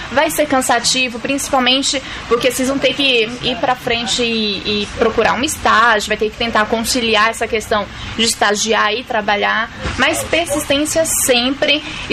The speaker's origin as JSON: {"language": "Portuguese", "town": "Palmas de Monte Alto", "region": "Bahia", "country": "Brazil", "lives_now": "Presidente Prudente, Brazil", "said": "eu venho de uma cidade chamada Palmas de Monte Alto, interior da Bahia, divisa ali com Minas."}